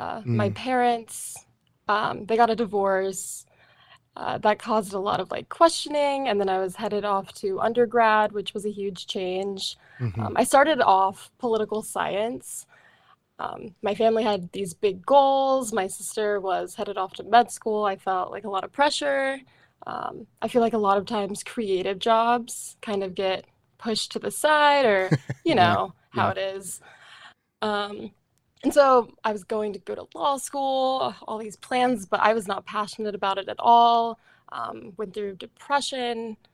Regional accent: Texas, United States; Yeah, so I'm originally from Texas, in between San Antonio and Austin, Texas.

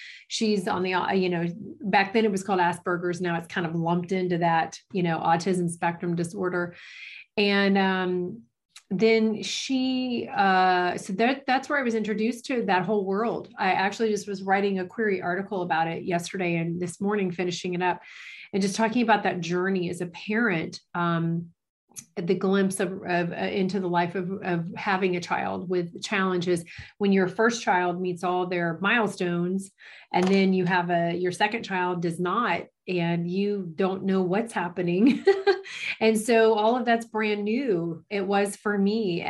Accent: Orlando, Florida, United States; now in Tennessee, United States; Well, I am from Orlando, Florida, actually, and I live in Tennessee now.

